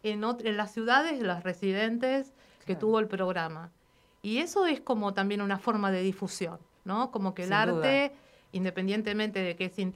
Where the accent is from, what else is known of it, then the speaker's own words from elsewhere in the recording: Buenos Aires, Argentina; Y en el caso, por ejemplo, de nosotras, que somos de Buenos Aires